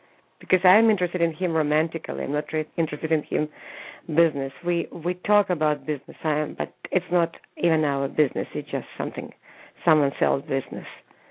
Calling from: California, United States; I'm from California.

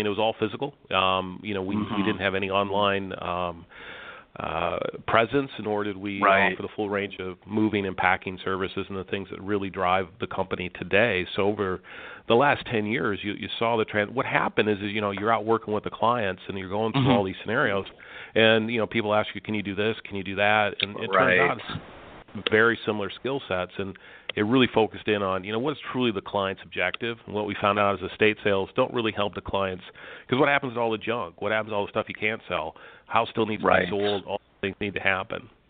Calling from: Cincinnati, Ohio, United States; Well, I'm calling from the lovely Cincinnati, Ohio.

